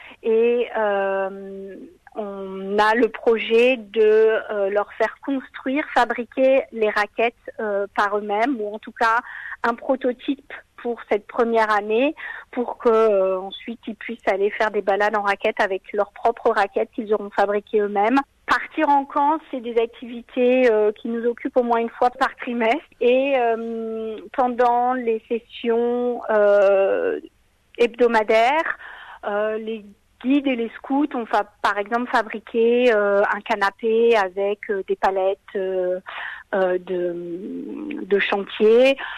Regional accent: France; now in Australia; on est un couple de Français, mais il y a quelques temps, on est devenus également Australiens, binational, vivant en Australie.

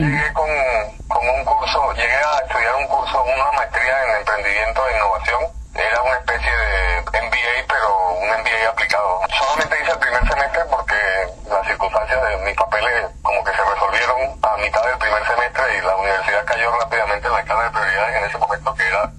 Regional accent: Venezuela; Yo vengo de una familia judía. Durante mi infancia, en los 70 y en los 80, cuando Venezuela era un lugar fantástico, pues había una comunidad judía bastante consolidada, estructurada y fuerte. Y yo crecí en su seno.

